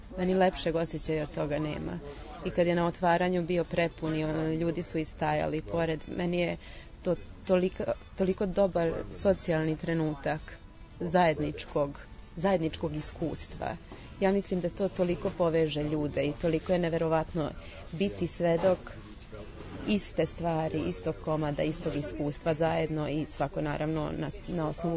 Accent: Novi Sad, Vojvodina, Serbia; born there; now in Subotica, Serbia; Ja sam, navodno, ja sam rođena u Novom Sadu. Ali ja mislim da ne postoji puno većih lokal patriota u ovom trenutku od mene.

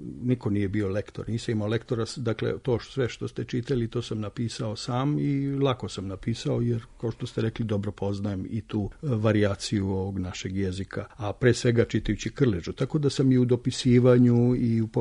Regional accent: Serbia; accent: Ekavian; first language Ekavian; Nije znao da zapravo ja govorim ekavicom i da je moj maternji jezik ekavica

